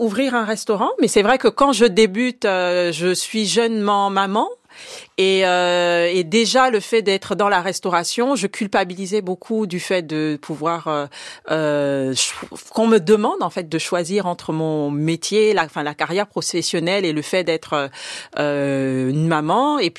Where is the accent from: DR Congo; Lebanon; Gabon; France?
Gabon; Donc j'étais au Gabon, parce que j'ai grandi au Gabon.